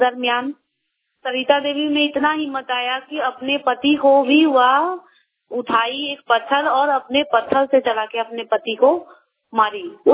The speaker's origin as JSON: {"language": "Hindi", "town": "Kurha", "region": "Jharkhand", "country": "India", "said": "मैं इचाक प्रखंड की कुरहा गांव की रहने वाली हूँ।"}